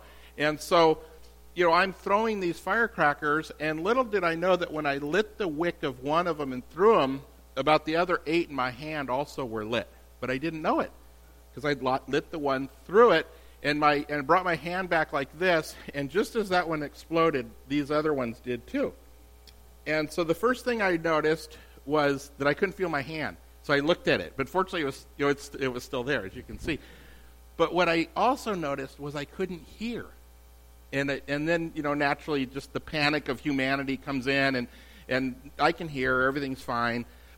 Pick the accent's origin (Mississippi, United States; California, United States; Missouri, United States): California, United States; when I was a little kid, we grew up in the Bay Area. My whole family still lives up there.